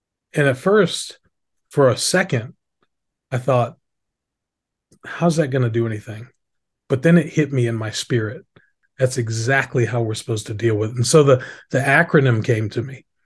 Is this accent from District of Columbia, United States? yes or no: yes; Washington, District of Columbia, United States; born there; So I'm currently 59 years old. I was born in Washington, D.C. in 1963.